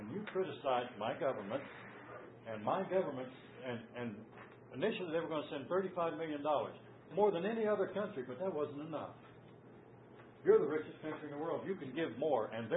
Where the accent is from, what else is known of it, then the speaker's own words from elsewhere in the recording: United States; I'm an American citizen. I'm proud to be an American.